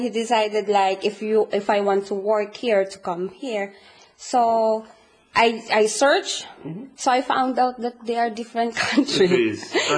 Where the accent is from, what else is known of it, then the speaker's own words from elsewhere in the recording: Philippines; English is a second language; Growing up in Philippines, like playing outside